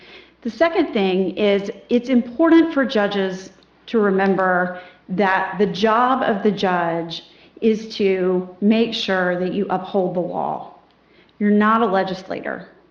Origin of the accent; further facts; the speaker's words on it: Isle of Palms, South Carolina, United States; I was born and raised on Isle of Palms back when there was an oyster shell airstrip. So I've been here for a long time. My parents moved out to Isle of Palms in 1973